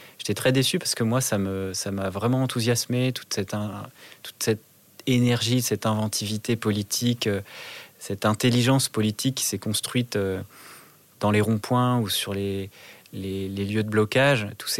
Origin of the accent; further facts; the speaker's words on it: France; also born or lived in Belgium; Moi, je peux dire ça des Français, je suis Français, mais parce que j'ai vécu en Belgique